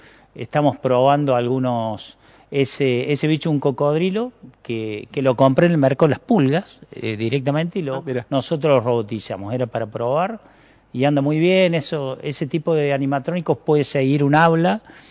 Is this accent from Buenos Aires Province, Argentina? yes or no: no; Córdoba, Argentina; Después me fui al barrio residencial de Sarfi en Córdoba y ahí pasé prácticamente toda mi niñez y mi juventud, prácticamente ahí.